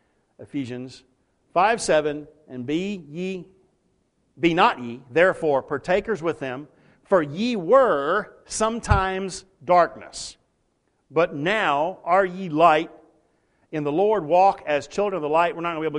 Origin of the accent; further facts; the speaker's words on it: Texas, United States; I was talking to the church that I grew up in back in Texas a few years back.